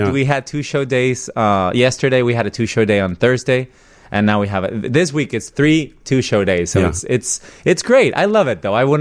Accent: Mexico; But growing up in Mexico, I loved

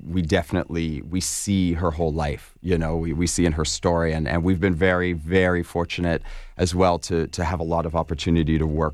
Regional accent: Canada; I relate to her story very much as well as a Canadian

